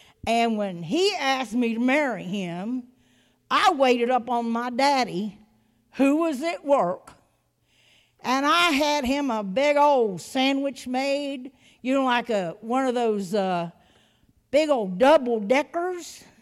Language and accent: English; Ohio, United States; I said, being born and raised in Ohio is not that bad. It could be worse.